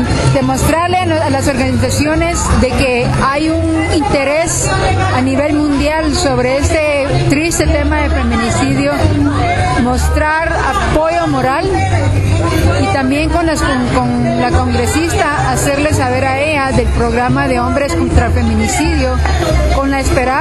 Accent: Guatemala; now in California, United States; Chapina, 100%, pero vivo en California

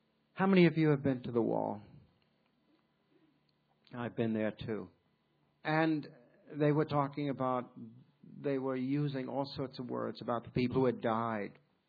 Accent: Massapequa, New York, United States; I was a Marine, and I grew up in Massapequa, Long Island

